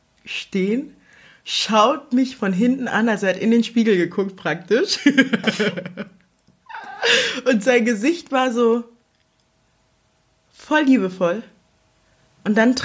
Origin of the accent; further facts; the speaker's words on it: Togo; born there; German is a second language; Ich bin gebürtige Togolesin, also ich komme aus Afrika, auch wenn man das nicht unbedingt raushört.